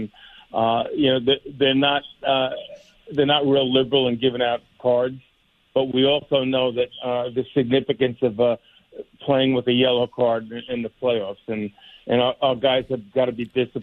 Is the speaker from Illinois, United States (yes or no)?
no; New York, United States; I'm a New Yorker, grown up in New York. I never thought I'd end up in Boston